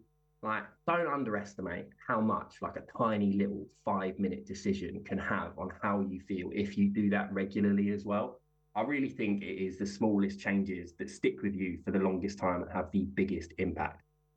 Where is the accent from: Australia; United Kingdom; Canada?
United Kingdom; England; Now, I drink so much tea. I'm so English, it hurts.